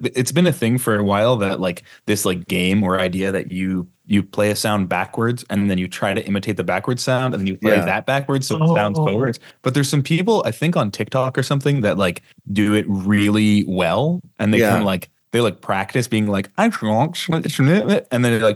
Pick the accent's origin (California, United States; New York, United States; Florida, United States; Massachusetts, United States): Massachusetts, United States; I'm from Cape Cod.